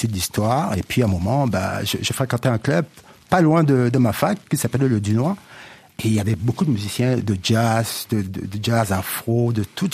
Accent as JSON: {"language": "French", "country": "Cameroon", "tie": "born there", "moved": "yes", "said": "j'étais en tournée avec … justement, au Cameroun. Et ça faisait longtemps que je n'avais pas été dans mon pays natal"}